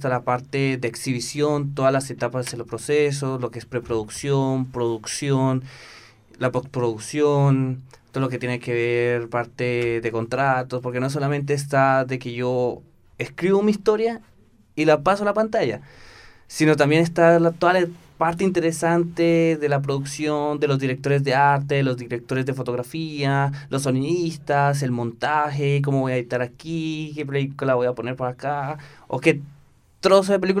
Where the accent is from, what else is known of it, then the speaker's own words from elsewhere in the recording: Bogotá, Colombia; born there; moved away as an adult; also born or lived in Buenos Aires, Argentina; nací en Bogotá, estuve estudiando, en realidad estuve estudiando un semestre de periodismo en Colombia.